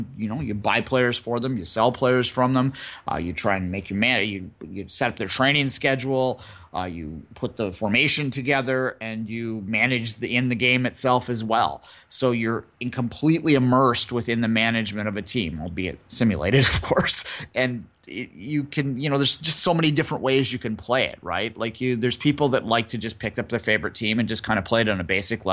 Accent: Canada; someone who grew up as a bit of an Anglophile, growing up in Canada

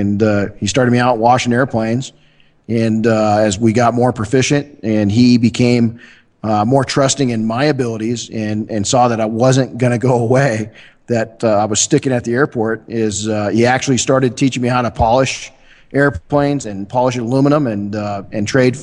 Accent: Colton, California, United States; And then growing up in Colton, in the lowrider community, I had friends of mine build lowriders, and that's where I learned to sand.

